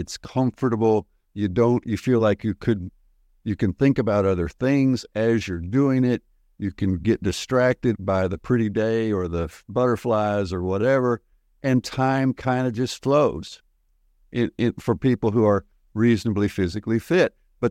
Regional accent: United States; The idea of no pain, no gain, which is what I grew up with in the United States, it's not true in a physical training context.

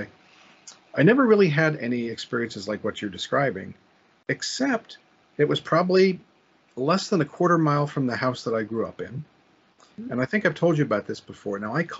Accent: Pennsylvania, United States; the area where I grew up in Center County, there was so much growth of houses up this large hill.

